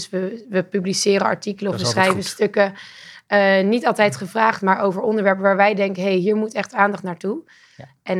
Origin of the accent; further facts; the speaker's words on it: Herpt, North Brabant, Netherlands; also born or lived in Vlijmen; Ik ben geboren in Brabant, in Vlijmen. Een klein dorpje naast Den Bosch. En maar al vroeg verhuisd naar nog een kleiner dorpje. Dat dorpje heette Herpt. 750 inwoners in Rotonde.